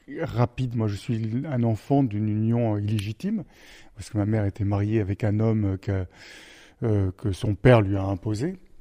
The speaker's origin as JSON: {"language": "French", "town": "Paris", "region": "Île-de-France", "country": "France", "tie": "born there", "said": "j'avais 1 an et demi, et je suis né à Paris, moi. Donc, parce que mon père et ma mère se sont enfuis, parce qu'il y avait de telles pressions familiales qui se sont enfuis à Paris, et moi je suis né après, donc peu de temps après."}